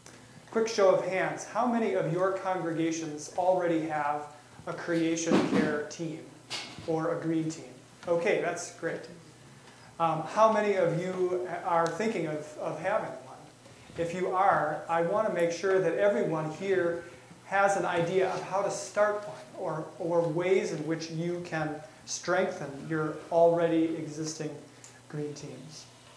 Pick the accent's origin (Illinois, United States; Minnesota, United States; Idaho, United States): Minnesota, United States; Duluth; I'm from Duluth, Minnesota